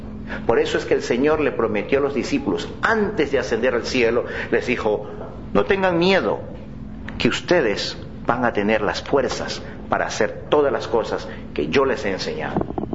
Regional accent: Ecuador; also born or lived in Mexico; no soy mexicano. Soy de Ecuador, pero viví 6 años en México y me gustó mucho y aprendí muchas cosas de allá

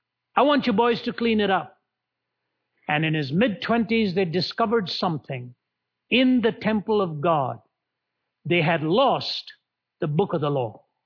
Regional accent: India; I was born and raised in India. My ancestors were Orthodox Hindu priests. They came from the highest caste of the Hindu priesthood called the Nambudris.

